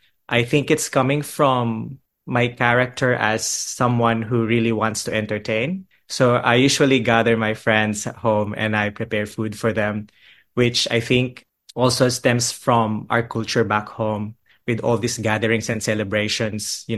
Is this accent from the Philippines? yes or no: yes; Philippines; You know this as a Filipino, we have breakfast and then we have merienda or snack and then we have lunch.